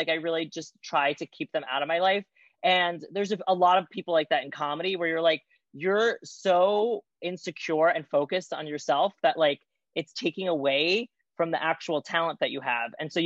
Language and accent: English; Brooklyn, New York, United States; And I'm like, no, I am. I'm from Brooklyn. I get very heated about it.